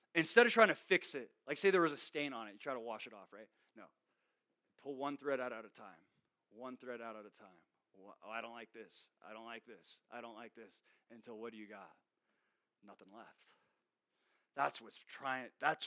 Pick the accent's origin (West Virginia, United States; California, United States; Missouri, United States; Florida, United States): Florida, United States; That's how it was for me growing up in South Florida.